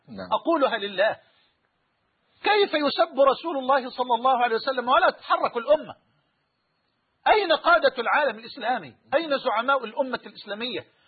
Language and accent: Arabic; Egypt; أن نستدعي سفير الدنمارك عندنا في مصر مثلا